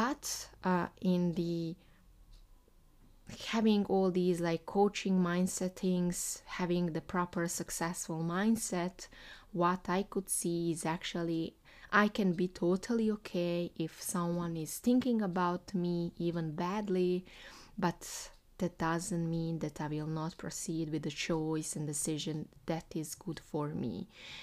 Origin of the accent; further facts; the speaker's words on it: Bosnia & Herzegovina; English is a second language; I'm in my hometown Bosnia, in my parents' house. I'm waiting my apartment to be ready next month, but here today I'm in my parents' home where I grow up, and in my room where I live with my brother and my grandma.